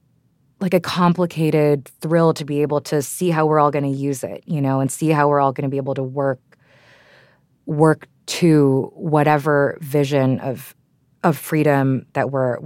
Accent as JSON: {"language": "English", "region": "Texas", "country": "United States", "tie": "born or raised there", "said": "from the implicit point of view of me as a Filipino woman that grew up in Texas"}